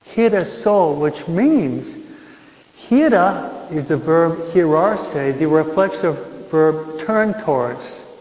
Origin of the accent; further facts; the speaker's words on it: East Coast, United States; I'm from the East Coast, most of my relatives live in New Hampshire.